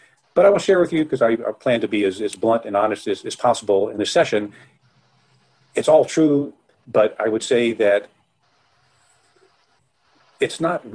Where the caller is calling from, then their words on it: Larchmont, New York, United States; I am beaming here from Larchmont, New York, which is a small suburb of New York City, about 30 miles outside of New York.